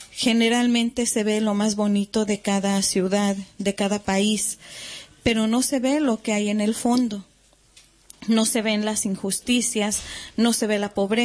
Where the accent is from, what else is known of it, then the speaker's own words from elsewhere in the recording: San Salvador Atenco, State of Mexico, Mexico; Yo vengo del pueblo de San Salvador Atenco. Estamos a unos 40 kilómetros de la Ciudad de México. Estamos muy cerca.